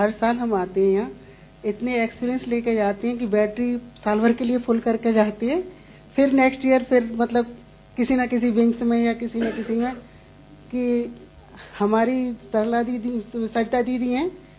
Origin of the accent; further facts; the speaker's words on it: Firozabad, Uttar Pradesh, India; मैं फिरोजाबाद से हूँ